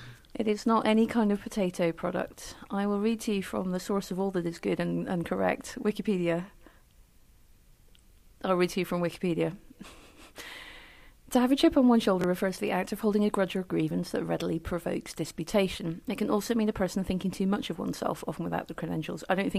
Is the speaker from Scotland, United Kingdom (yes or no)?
yes; Scotland, United Kingdom; but it reminds me an awful lot of being Scottish and having to deal with the fact that there's a much bigger country to the south, which has a history of not treating Scotland very well.